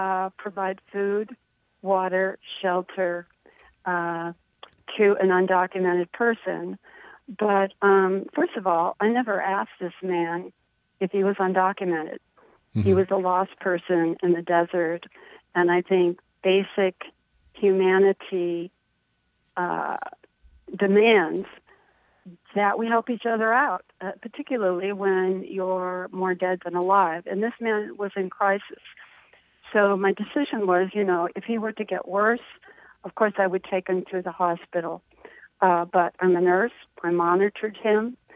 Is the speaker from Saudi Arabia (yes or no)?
no; Chicago, Illinois, United States; I grew up in Chicago in the 40s, the 1940s. It was probably one of the most segregated and racist cities in the country.